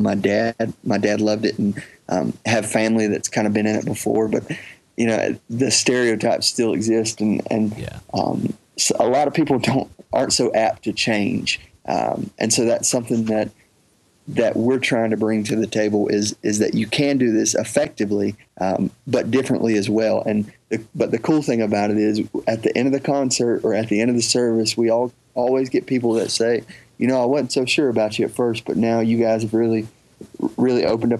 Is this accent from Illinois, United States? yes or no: no; Easley, South Carolina, United States; I'm from Easley, South Carolina. It's right outside of Greenville, in the upstate of South Carolina, and a little small town. Everybody knows everybody